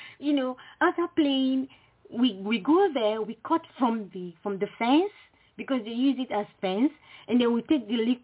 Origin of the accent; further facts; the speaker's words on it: Jos, Plateau, Nigeria; when I was growing up in Nigeria, Jos, in the middle of Nigeria.